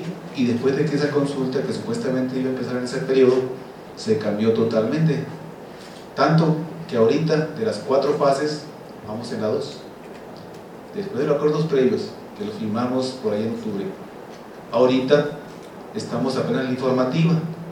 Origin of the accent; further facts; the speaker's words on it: Mexico; Recuerdo claramente cuando llegaron a mi pueblo, allá a Loma de Barco